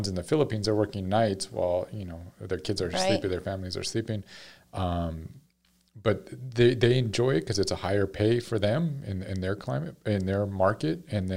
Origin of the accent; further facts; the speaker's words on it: New Mexico, United States; But we're from New Mexico, and Joni and I met in high school 24 years ago.